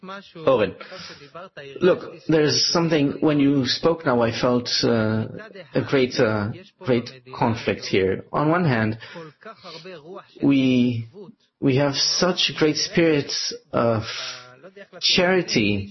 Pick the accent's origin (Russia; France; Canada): Russia; You're from Tayman, Yemen. I'm from Russia.